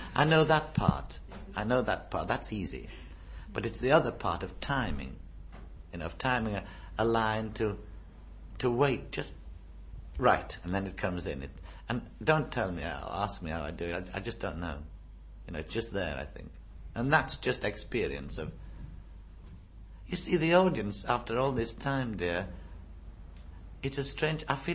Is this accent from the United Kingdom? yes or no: yes; England, United Kingdom; I'm a Northerner, but I'll give it a try.